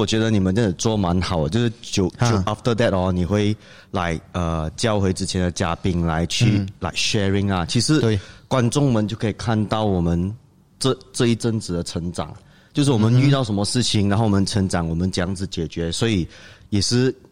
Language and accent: Chinese; Malaysia; 就是我不会因为我们是东南亚人、马来西亚人而降低我们应该做